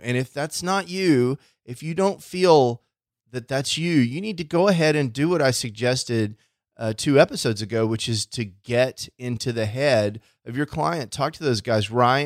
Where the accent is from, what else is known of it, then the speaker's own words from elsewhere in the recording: Texas, United States; We're from Texas. We're flatlanders, so we're not used to all these amazing mountains.